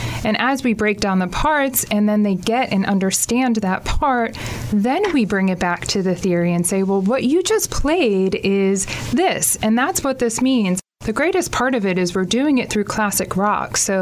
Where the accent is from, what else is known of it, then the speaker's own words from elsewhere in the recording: New Jersey, United States; also born or lived in Howard Beach, Queens; I was born in Howard Beach, Queens, and in about middle school, I moved out to Monmouth County, New Jersey.